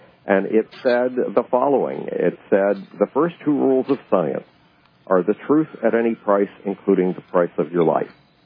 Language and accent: English; Buffalo, New York, United States; At the age of 10, I was one of the most unpopular kids in my hometown, Buffalo, New York.